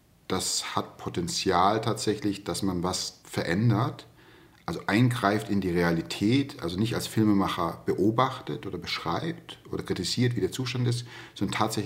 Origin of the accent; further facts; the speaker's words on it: Southern Germany, Germany; moved away as an adult; also born or lived in Mainz; now in Hamburg, Germany; ich bin jetzt 44. Ich komme eigentlich aus Süddeutschland, da bin ich aufgewachsen